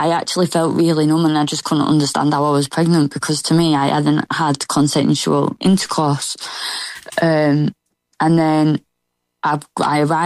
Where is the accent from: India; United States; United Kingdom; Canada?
United Kingdom; Oldham, North West England; I was from Oldham and I travelled down to Essex.